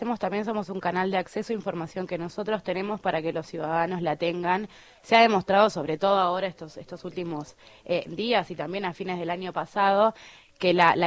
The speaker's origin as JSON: {"language": "Spanish", "town": "Casbas", "region": "Buenos Aires", "country": "Argentina", "said": "No, yo soy de Casbas, un pueblo de la provincia de Buenos Aires, una escuela pública"}